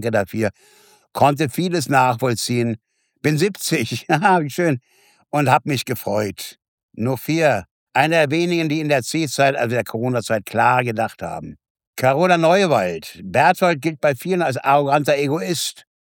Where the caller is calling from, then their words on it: Berlin, Germany; Ich komme nun aus Berlin, aber keine bekommt hier was mit.